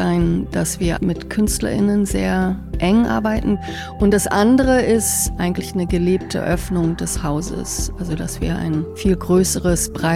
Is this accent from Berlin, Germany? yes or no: yes; Berlin, Germany; moved away as an adult; also born or lived in New York; Ich bin ja Berlinerin, also ich bin hier geboren und habe hier bis zu meinem 23. Lebensjahr gelebt.